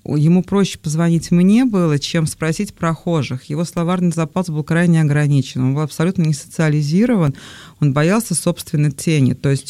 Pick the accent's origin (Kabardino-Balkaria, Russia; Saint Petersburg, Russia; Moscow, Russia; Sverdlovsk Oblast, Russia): Moscow, Russia; потому что я из Москвы, да, и там мои паспортные данные.